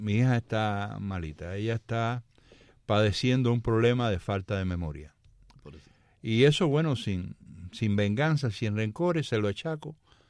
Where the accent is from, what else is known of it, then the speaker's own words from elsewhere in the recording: Cuba; now in United States; los últimos 5 años que estuve en Cuba. Porque yo salí de Cuba en el año 99.